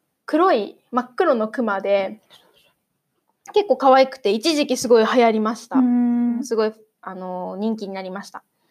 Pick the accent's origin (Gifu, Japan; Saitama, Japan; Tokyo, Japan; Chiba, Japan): Saitama, Japan; 私の出身、埼玉県にも、コバトンっていう、全然可愛くない、全然可愛くないキャラクターがいるんですけど、